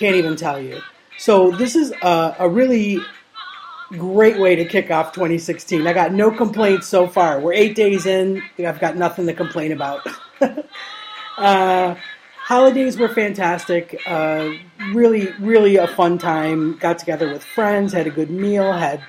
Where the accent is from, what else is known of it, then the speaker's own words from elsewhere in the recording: United States; now in London, United Kingdom; I am an American lesbian living in London